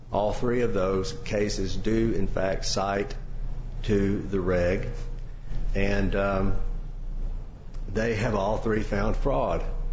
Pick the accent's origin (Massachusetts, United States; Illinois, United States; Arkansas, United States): Arkansas, United States; Hot Springs; from Hot Springs, Arkansas.